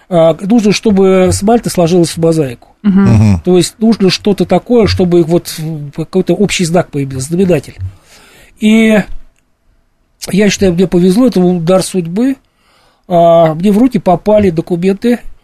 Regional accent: Kolomna, Moscow Oblast, Russia; Я коренной коломенец, я живу в Коломне всю свою жизнь за вычетом службы в армии.

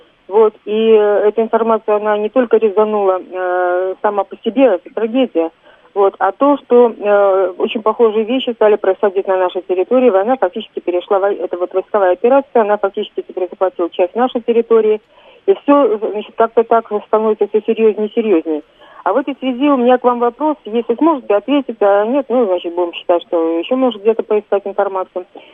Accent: Moscow, Russia; Я москвичка

